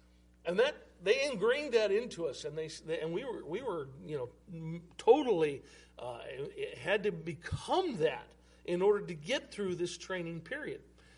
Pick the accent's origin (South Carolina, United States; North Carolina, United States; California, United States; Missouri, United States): Missouri, United States; also born or lived in Alaska; Well, I was from Missouri originally, and there was a base in Missouri, so I chose it.